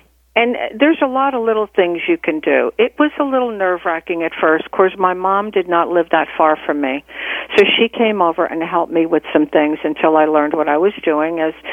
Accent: New Jersey, United States; I'm from New Jersey originally. And so was mainstreamed up there.

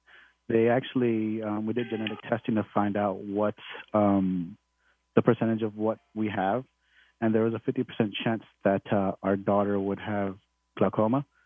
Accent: San Antonio, Texas, United States; born and raised in San Antonio, Texas. I've always been a Texas boy.

